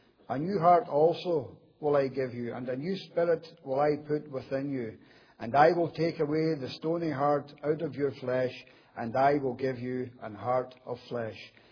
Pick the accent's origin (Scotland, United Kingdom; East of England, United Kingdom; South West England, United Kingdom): Scotland, United Kingdom; Dumbarton; I was born in Scotland, a wee place called Loch Lomond, just about 10 minutes from Loch Lomond, a place called Dumbarton. And I was born and brought up into a Roman Catholic family over there.